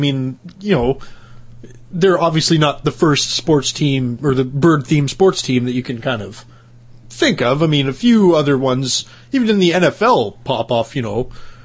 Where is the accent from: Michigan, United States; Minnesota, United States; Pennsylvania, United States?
Pennsylvania, United States; Philadelphia; As the old saying goes, you know, I'm not angry, I'm from Philly.